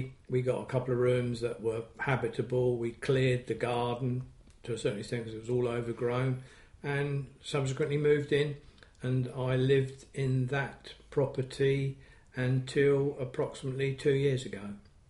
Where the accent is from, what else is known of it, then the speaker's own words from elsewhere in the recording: Cambridge, East of England, United Kingdom; I was born in Cambridge on 18th of February 1938. In as far as I can recall, the old maternity hospital, which was on Mill Road.